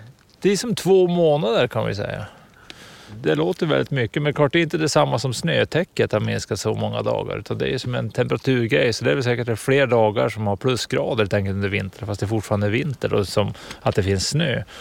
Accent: Storuman, Västerbotten County, Sweden; Oj, jag är från Storuman, det är södra Lappland.

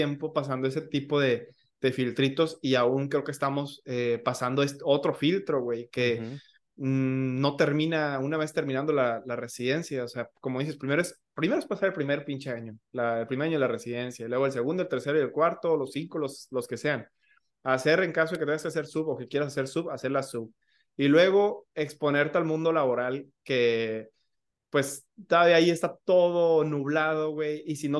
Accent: Michoacán, Mexico; al menos yo no soy de Ciudad de México. Soy de Michoacán.

